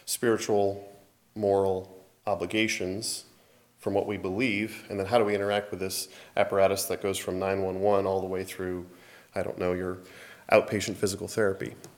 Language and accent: English; Middlefield, Ohio, United States; I know in Middlefield, Ohio, which I'm from Middlefield, I think I failed to say that last night, which is about an hour outside of Cleveland